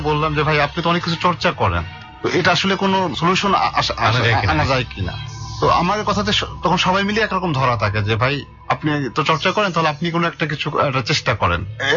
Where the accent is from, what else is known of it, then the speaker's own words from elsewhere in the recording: Khulna, Khulna Division, Bangladesh; আমার গ্রামের বাড়ি খুলনাতে